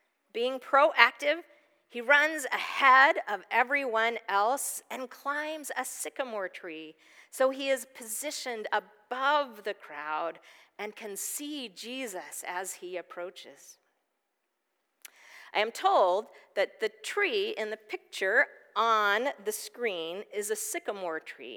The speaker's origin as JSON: {"language": "English", "region": "Texas", "country": "United States", "tie": "born or raised there", "said": "In my early childhood, growing up in East Texas, I was always impressed with the variety and largeness of trees compared to my small stature as a child."}